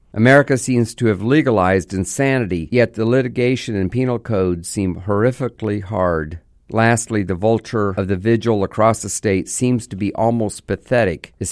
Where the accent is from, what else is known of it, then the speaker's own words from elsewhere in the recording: Orlando, Florida, United States; It happened right here in my hometown, 1 mile from where I lived when my wife and I were newly married. We lived close to downtown Orlando